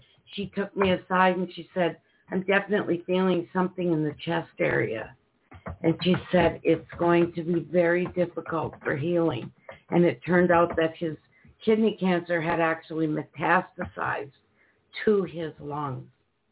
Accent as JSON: {"language": "English", "country": "United States", "said": "We are from here in the United States."}